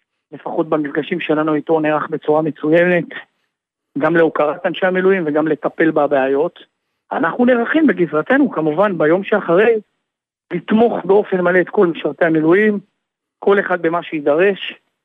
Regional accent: Jerusalem, Jerusalem District, Israel; גדלתי בירושלים, גדלתי באזור שהוא מאוד מאוד היסטורי ומעניין, במעבר מנדלבאום.

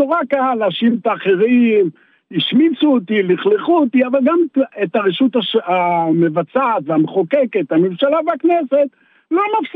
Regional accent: Nir Yisrael, Southern District, Israel; מושב ניר ישראל.

